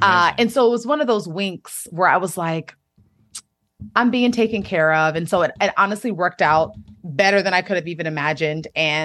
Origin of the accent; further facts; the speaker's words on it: Washington, D.C. area, United States; Yeah, I grew up in the DMV, the Washington, D.C. area, between Maryland and Washington, D.C.